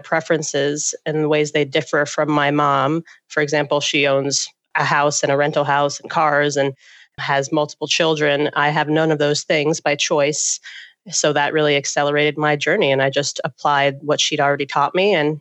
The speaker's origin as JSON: {"language": "English", "town": "Atlanta", "region": "Georgia", "country": "United States", "tie": "born or raised there", "lives_now": "Seattle, United States", "said": "I grew up in Atlanta and I'm so over cars."}